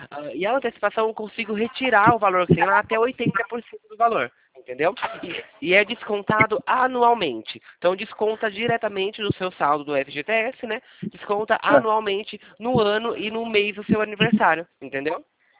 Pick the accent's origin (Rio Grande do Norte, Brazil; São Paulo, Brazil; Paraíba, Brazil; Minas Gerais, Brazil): São Paulo, Brazil; Campinas; Eu sou daqui de Campinas, né?